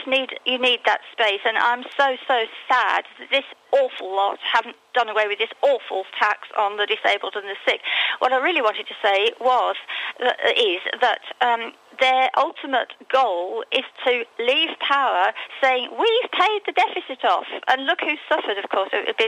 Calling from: Alicante, Valencian Community, Spain; Hello, morning … Alicante.

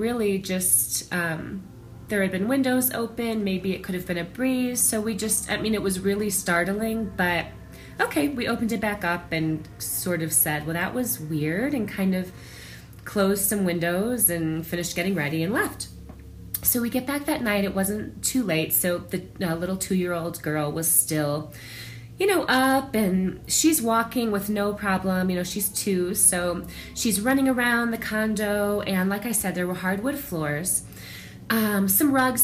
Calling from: Santa Fe, New Mexico, United States; I'm calling from Santa Fe, New Mexico.

